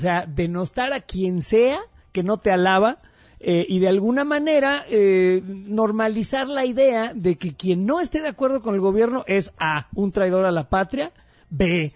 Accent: Mexico; yo soy un ciudadano mexicano y tengo voz.

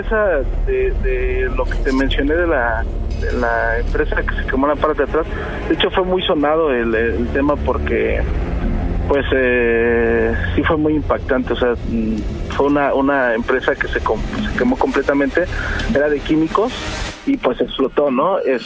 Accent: State of Mexico, Mexico; Yo soy del Estado de México.

